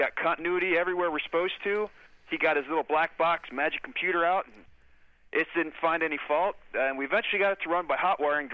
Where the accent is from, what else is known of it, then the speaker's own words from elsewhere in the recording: Romulus, Michigan, United States; Well, hello, guys. … from Romulus, Michigan.